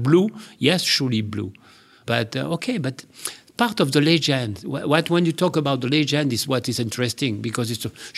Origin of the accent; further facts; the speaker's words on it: Mazamet, Occitania, France; English is a second language; now in United States; Oh, I was in the south of France.